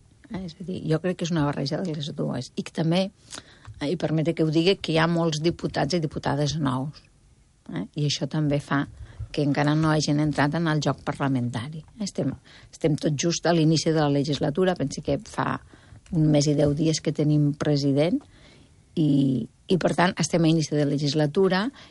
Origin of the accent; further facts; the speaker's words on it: Catalonia, Spain; Jo crec que podem estar molt contents, com a catalans i catalanes